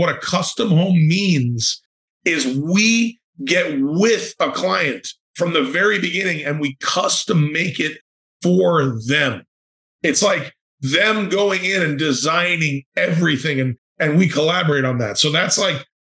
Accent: New York, United States; Well, I'm Italian and I'm from New York, so there's a few.

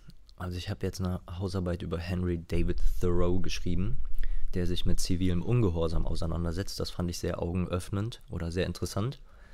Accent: Bornheim, North Rhine-Westphalia, Germany; also born or lived in Bonn; now in Cologne, Germany; Lange im Vorgebirge aufgewachsen, genauer in Bornheim-Merten. Und fühle mich auch dem Rheinland sehr verbunden. Ich wohne jetzt seit 6 Jahren in Köln, mehr oder weniger.

